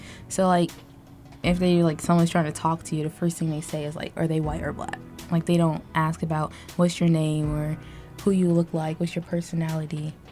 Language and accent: English; Indianapolis, Indiana, United States; now in Carmel, United States; I am not originally from Carmel. I am from Indianapolis.